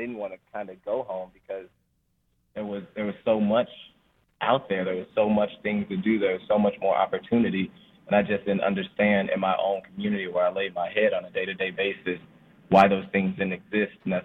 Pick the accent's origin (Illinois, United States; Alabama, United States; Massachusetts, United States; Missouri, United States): Missouri, United States; St. Louis; So I was born and raised here in St. Louis. I actually love my city.